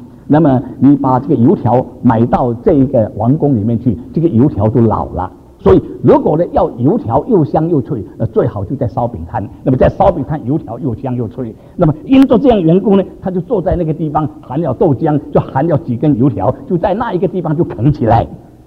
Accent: Singapore; 有一次我小的时候在新加坡

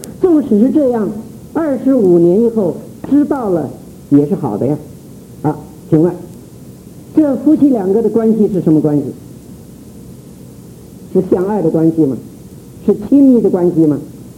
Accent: China; 我们中国人现代人最有兴趣的就是清朝的历史

